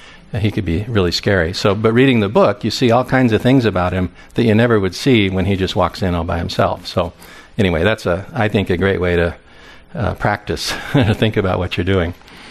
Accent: Moscow, Idaho, United States; I'm from Moscow, Idaho. I've been there since, well, I went to college there back in the 70s, late 70s.

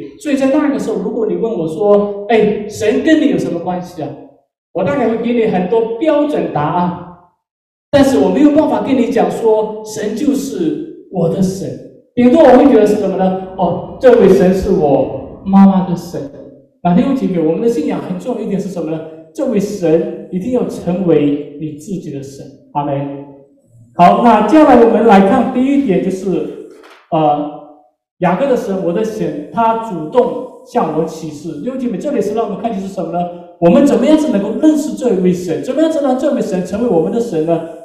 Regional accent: Wenzhou, Zhejiang, China; 我是来自中国大陆的温州啊，在我们温州柳东教会

